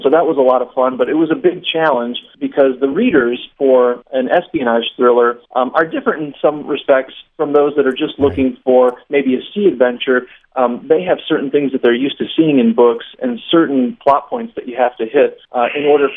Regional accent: Michigan, United States; And so I'm originally from Michigan

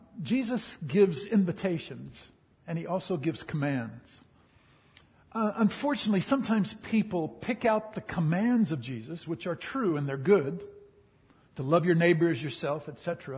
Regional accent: United States; now in Africa; Though we're Americans from Texas and California, we are called to Africa forever and ever.

